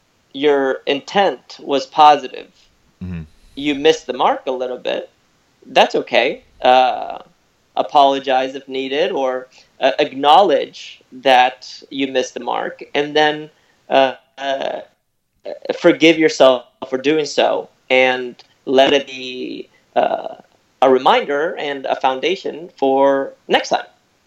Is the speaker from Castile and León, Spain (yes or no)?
no; Alicante, Valencian Community, Spain; Yeah, I moved with my family to Spain when I was five. Okay. So in 1987.